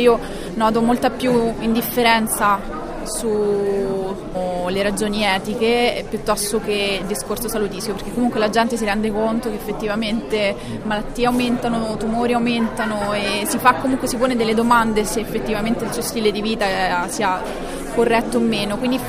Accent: Rome, Lazio, Italy; ho 30 anni, sono di Roma.

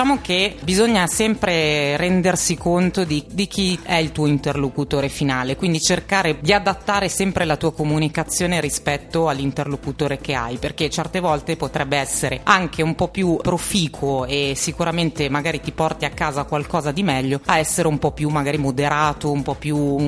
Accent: Liguria, Italy; now in Milano, Italy; vengo dalla Liguria, quindi zona di mare, e sono stata poi adottata ovviamente da Milano, sono venuta a studiare qua e poi sono rimasta qua.

